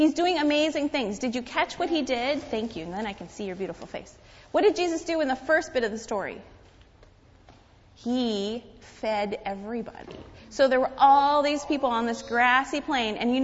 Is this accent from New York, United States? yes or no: no; Michigan, United States; But it doesn't happen around here. It just happens where I grew up in Michigan. Water doesn't freeze like that here.